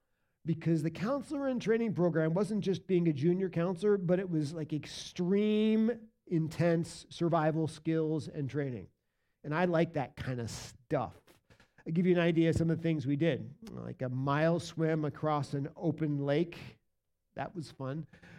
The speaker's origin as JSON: {"language": "English", "region": "New Jersey", "country": "United States", "tie": "born or raised there", "accent": "Jersey", "said": "See, I grew up in New Jersey. I was a Jersey guy. That was my native tongue. That's the way we used to talk."}